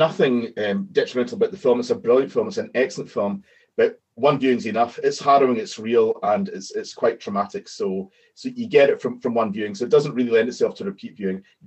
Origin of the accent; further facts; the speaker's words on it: Scotland, United Kingdom; I think being Scottish, the sort of train spotting line, it's shite being Scottish. I related to that in the 90s.